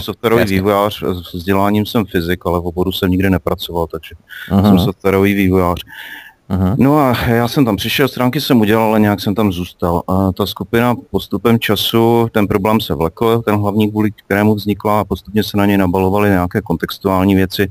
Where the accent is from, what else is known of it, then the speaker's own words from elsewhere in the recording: Brno, South Moravian Region, Czechia; já jsem z Brna Bystrce. Jenom Bystrce je nejen nejkrásnější, ale také třetí největší brněnská městská část. Máme 25 000 obyvatel.